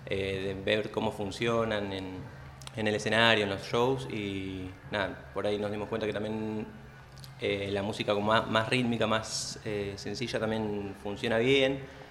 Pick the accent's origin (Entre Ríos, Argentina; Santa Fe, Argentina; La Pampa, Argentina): La Pampa, Argentina; somos todos de La Pampa, compartimos como esa identidad.